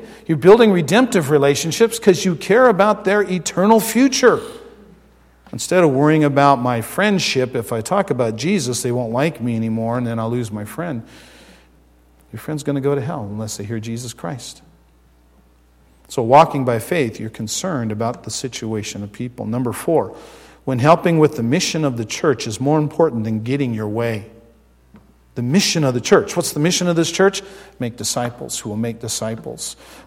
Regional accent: Arizona, United States; I mean, I'm from Arizona. And when you see a fountain in the desert, it's just really cool.

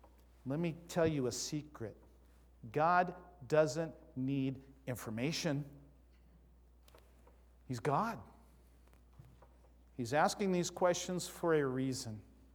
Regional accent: Southwest, United States; born there; my girls are born and raised in the Northwest. They don't know what the Southwest is like, and Carrie and I do. That's where we were born.

